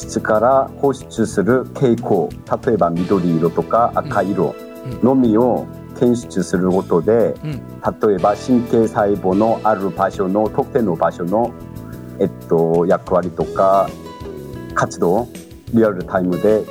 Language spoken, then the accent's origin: Japanese; South Korea; Japanese is a second language; 韓国の生まれです。韓国の出身です